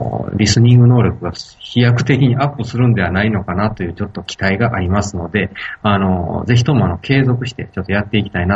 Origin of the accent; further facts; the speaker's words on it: Hyogo, Japan; 僕、出身が兵庫県なんで、